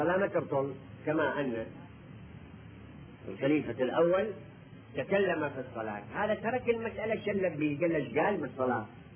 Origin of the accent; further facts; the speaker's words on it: Iraq; accent: Iraqi; احنا لغتنا عراقية